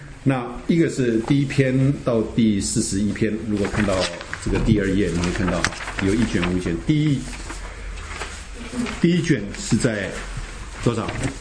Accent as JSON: {"language": "Chinese", "country": "China", "said": "我们中国人要了解一下哈，不然你碰到天主教徒的时候，有时候鸡同鸭讲啊"}